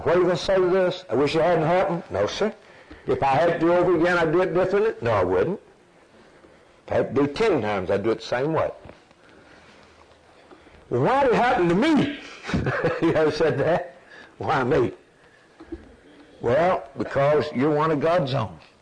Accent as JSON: {"language": "English", "region": "Alabama", "country": "United States", "tie": "born there", "said": "I was born down in Alabama years ago, and then the Depression hit, and my dad lost his job in the steel mill."}